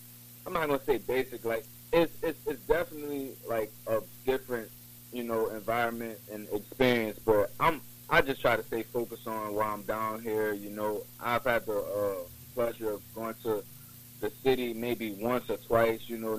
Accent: Metairie, Louisiana, United States; also born or lived in Shrewsbury, Louisiana; now in LaPlace, United States; I grew up in Shrewsbury and Metairie. I currently stay in La Place right now.

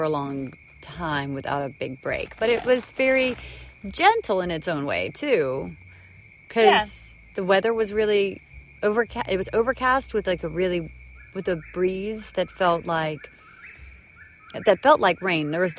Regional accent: Macon, Georgia, United States; I feel like this was in my backyard growing up in Macon

